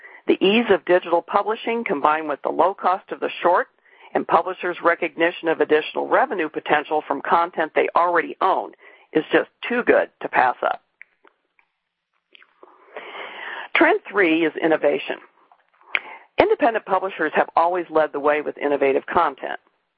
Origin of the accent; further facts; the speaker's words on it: Indiana, United States; a museum in my home state of Indiana